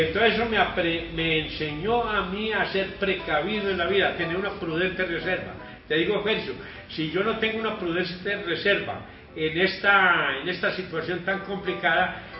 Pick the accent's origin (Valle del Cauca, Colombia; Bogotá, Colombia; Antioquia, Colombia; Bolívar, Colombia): Antioquia, Colombia; Soy antioqueño ingeniero